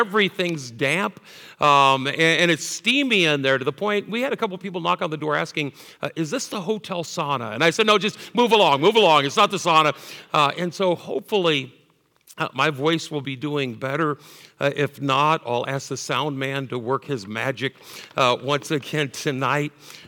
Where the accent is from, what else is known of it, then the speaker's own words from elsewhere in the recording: Fort Madison, Iowa, United States; It reminds me of my hometown that I grew up in Fort Madison, Iowa.